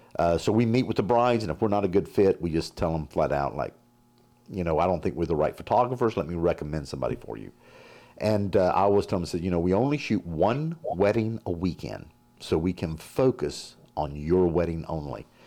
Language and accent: English; North Carolina, United States; now in Oklahoma, United States; I'm not from Oklahoma. I grew up in North Carolina and around the world. And then I settled in Oklahoma after I left the military.